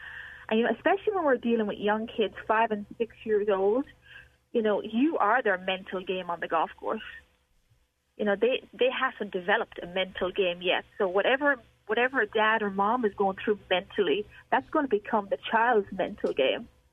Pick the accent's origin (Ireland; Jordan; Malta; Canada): Ireland; now in United States; when I grew up in Ireland, and I'm guessing it was the same thing in America at that point, you know, 20 years ago